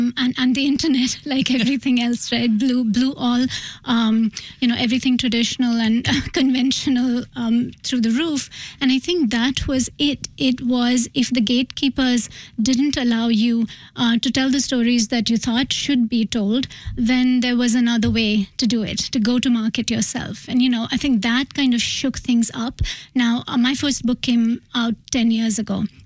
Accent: Mumbai, Maharashtra, India; So here I was, this young girl growing up in Mumbai who didn't think everything I was being told was the truth.

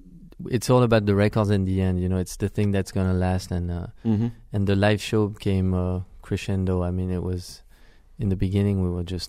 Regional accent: Versailles, Île-de-France, France; English is a second language; growing up in Versailles, there's no scene there.

